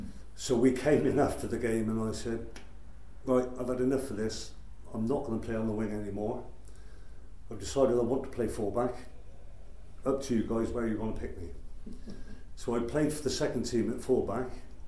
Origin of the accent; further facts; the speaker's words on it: Matson, South West England, United Kingdom; Yes, born and raised in Matson, funnily enough. Yeah, and I've never left.